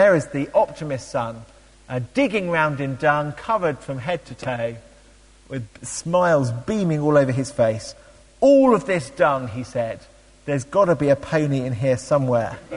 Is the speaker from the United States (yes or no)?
no; England, United Kingdom; I don't know why I think this, maybe it's about being English, most of us, I think, are theological pessimists.